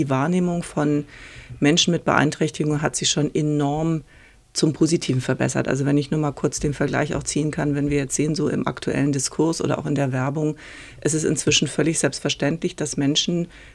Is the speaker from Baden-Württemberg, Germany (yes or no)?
no; Cologne, North Rhine-Westphalia, Germany; in meiner Heimatstadt Köln